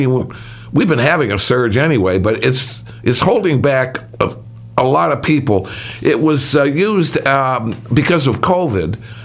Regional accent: Chicago, Illinois, United States; Yeah. Well, you know, growing up in Chicago, I absolutely am nodding and understanding exactly what you guys are talking about.

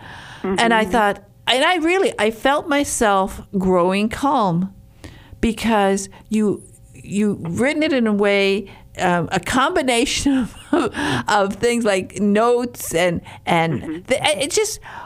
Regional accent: Michigan, United States; I come from Upper Michigan.

